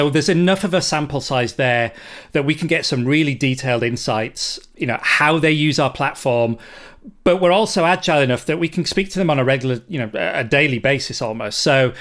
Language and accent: English; United Kingdom; or ZTNA as I'm British, I guess.